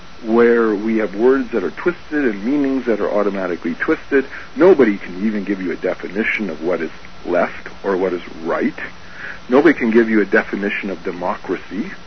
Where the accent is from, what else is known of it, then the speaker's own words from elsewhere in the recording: Canada; As a Canadian, I am against a lot of things I see happening within my Canadian system.